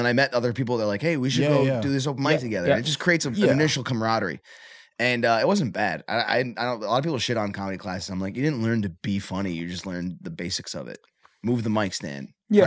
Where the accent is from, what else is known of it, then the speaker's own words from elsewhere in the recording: Michigan, United States; Yeah, I grew up in Michigan.